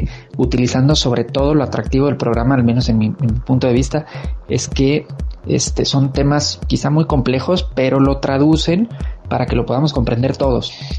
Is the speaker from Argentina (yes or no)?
no; Mexico; lo que somos los mexicanos, toda una mezcla de culturas, de razas, que al final de cuentas todos terminamos debajo de la misma bandera, que es México.